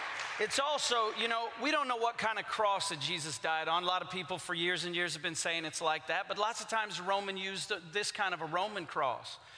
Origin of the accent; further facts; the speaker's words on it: Port-au-Prince, Ouest, Haiti; Like I said, I grew up in Port-au-Prince, Haiti. I grew up being in church every time the doors were opened.